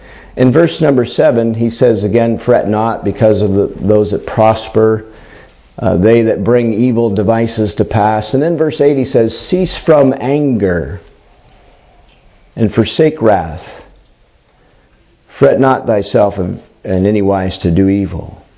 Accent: United States; when I grew up in the United States

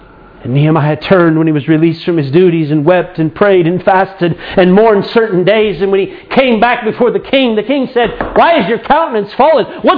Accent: United States; I'm an American. And my country's a mess not because of the politicians.

